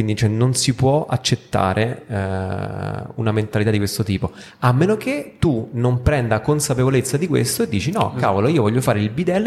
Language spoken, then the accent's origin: Italian; Rome, Lazio, Italy; come romano, diciamo, cioè vivere a Roma con la casa in affitto è sempre stata un po' una follia